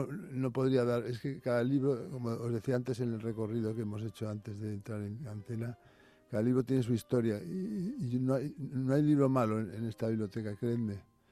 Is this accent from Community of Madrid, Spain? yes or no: yes; Madrid, Community of Madrid, Spain; yo soy un madrileño de pura cepa, ¿no? Mis padres, mis abuelos, 7, 8 bisabuelos, mucha gente en mi casa ha sido madrileña, como que he nacido ya absolutamente gato